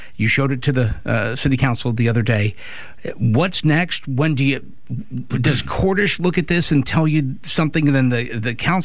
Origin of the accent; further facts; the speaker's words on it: Mobile, Alabama, United States; I'm such a homer that I think everybody should want to come here because it's my hometown.